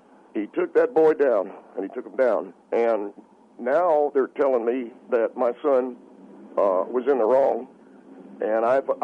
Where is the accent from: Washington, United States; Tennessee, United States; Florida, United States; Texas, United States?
Tennessee, United States; Knoxville; I come from Knoxville, Tennessee.